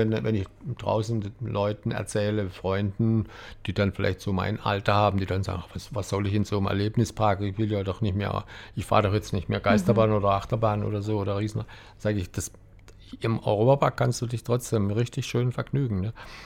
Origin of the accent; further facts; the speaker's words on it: Cologne, North Rhine-Westphalia, Germany; bei uns in Köln würde man Fädel sagen, Viertel.